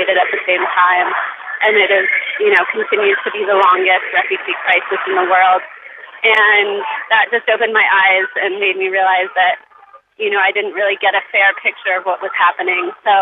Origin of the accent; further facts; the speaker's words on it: California, United States; I was raised in the Bay Area, and I was brought on my first to Mount Herzl